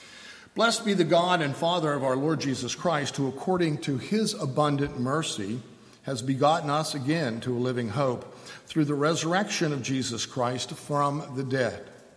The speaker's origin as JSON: {"language": "English", "region": "Missouri", "country": "United States", "said": "I'm from Missouri. Well, not really. I was born in Bellevue. But I like the state motto."}